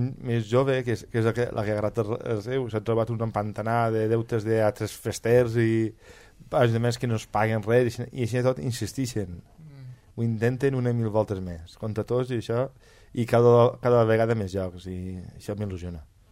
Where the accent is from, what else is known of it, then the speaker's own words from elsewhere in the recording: Valencian Community, Spain; Tots que som valencians, tots participem d'aquesta flameta.